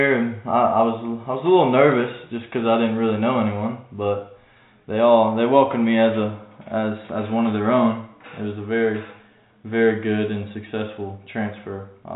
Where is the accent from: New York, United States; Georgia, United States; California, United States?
Georgia, United States; Warner Robins; I was born in Warner Robins, Georgia, and that's where I've played baseball ever since.